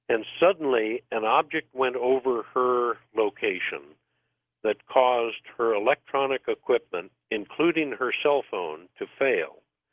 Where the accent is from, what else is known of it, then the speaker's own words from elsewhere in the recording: St. Louis, Missouri, United States; born there; I was born in St. Louis.